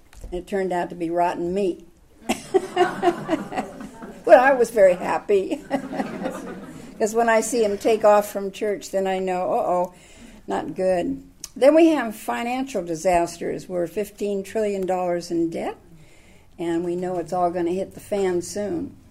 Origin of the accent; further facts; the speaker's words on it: Oakland, California, United States; But I grew up in Oakland, and we didn't lock our doors.